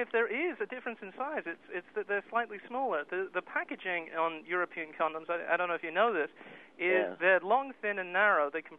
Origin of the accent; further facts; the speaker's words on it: England, United Kingdom; I'm from England, actually.